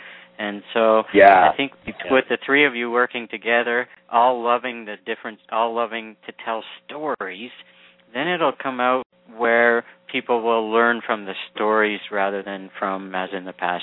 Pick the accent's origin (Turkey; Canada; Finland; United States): Canada; because I'm a Canadian, I know how to spell